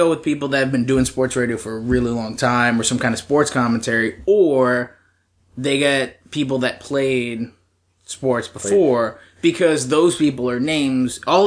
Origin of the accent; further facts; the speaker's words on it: New Jersey, United States; I grew up in New Jersey, which we talked about, went to school at Penn State, then I ended up coming here because I got family around here